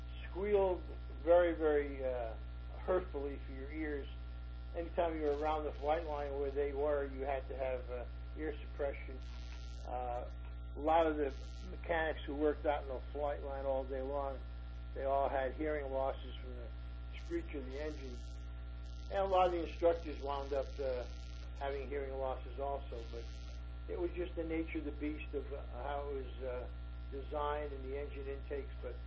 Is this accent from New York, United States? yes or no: yes; Long Island, New York, United States; Well, you know, I grew up in Long Island. Republic Aviation was there